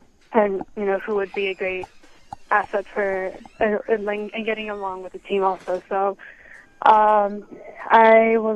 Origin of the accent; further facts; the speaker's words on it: New York, United States; growing up in New York, it's obviously hard to practice in the winters, and it was really brutal practicing in the snow and stuff.